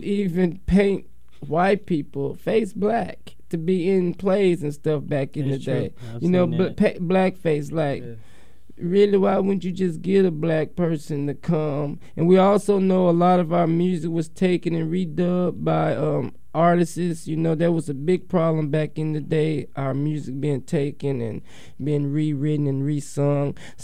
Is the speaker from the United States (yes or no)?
yes; the South, United States; Because we was raised deep in the South.